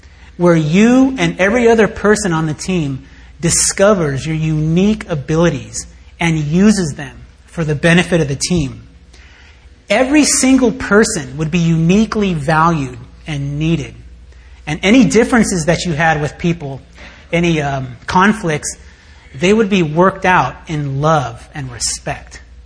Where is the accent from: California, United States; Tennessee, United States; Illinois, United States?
California, United States; Daly City; I grew up in Daly City, and, well, I spent some years in Daly City